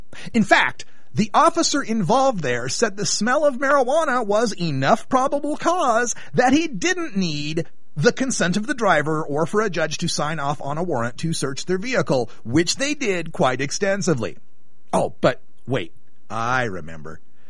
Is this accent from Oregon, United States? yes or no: yes; Oregon, United States; driving 53 miles per hour over the speed limit in a hot-boxed car on the main north-south freeway in my home state is not necessarily reckless driving.